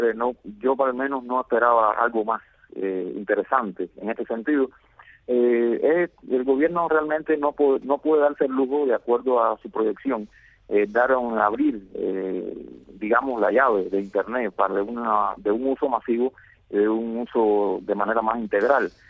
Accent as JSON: {"language": "Spanish", "country": "Cuba", "said": "acceder, utilizar estos servicios como cubano."}